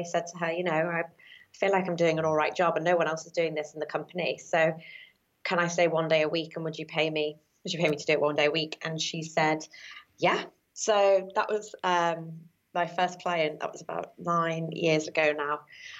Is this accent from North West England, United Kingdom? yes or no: yes; Wirral, North West England, United Kingdom; accent: Scouse; I'm from the Wirral originally, near Liverpool. I had a very thick Scouse accent at this point